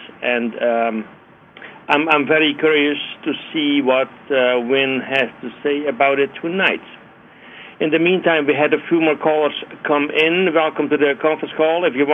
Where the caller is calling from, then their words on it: Magalia, California, United States; I'm calling in from Magalia, California.